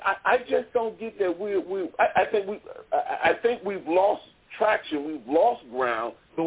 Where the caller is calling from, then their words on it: Maryland, United States; Well, I'm calling from Maryland, outside of D.C.